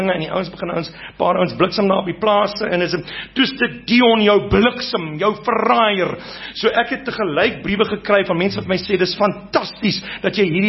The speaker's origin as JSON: {"language": "Afrikaans", "region": "Eastern Cape", "country": "South Africa", "tie": "born or raised there", "said": "ek kom van die Ooskaap, waar ek groot geword het, en helfte van die boere daar het ook hulle bediendes gebepaard."}